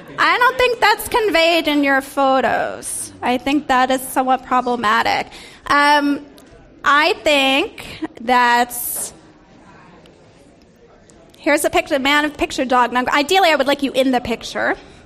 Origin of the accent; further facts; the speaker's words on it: New York, United States; now in San Francisco, United States; So I am bi-coastal, but I'm originally from New York, which is why I have a love of shoes. But I have lived in the Bay Area for 6 years